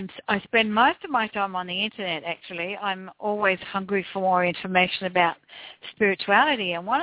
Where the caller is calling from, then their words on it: Australia; And I'm calling you from Australia.